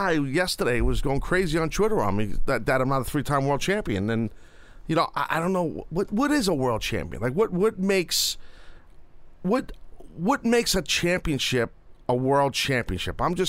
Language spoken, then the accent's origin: English; United States; So I'm an American.